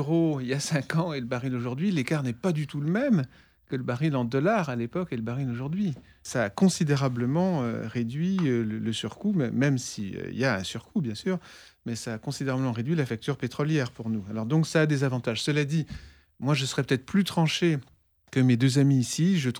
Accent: France; de notre point de vue, à nous, Français en tout cas

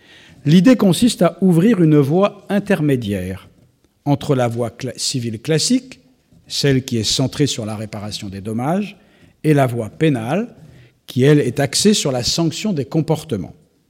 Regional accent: Brittany, France; Je suis breton, et l'un des auteurs bretons que nous chérissons

